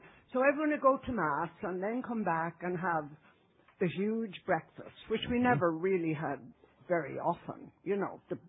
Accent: Dublin, Leinster, Ireland; my memories of that growing up in Dublin

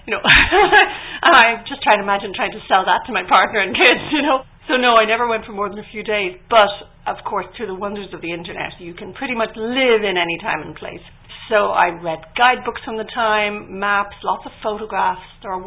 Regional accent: Ireland; now in Ontario, Canada; I've always felt welcomed as an Irish person in Canada. You know, Canada, I think the part I'm in, Ontario, it's absolutely full of people from the British Isles in general

